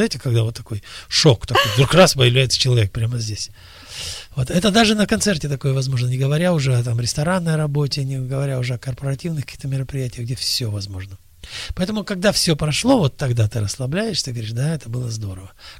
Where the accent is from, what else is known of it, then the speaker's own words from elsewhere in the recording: Almaty, Kazakhstan; вот я вырос в Алма-Ате, а я знаю, что коренные жители этих мест могли смотреть на горы точно так же, бесконечно долго.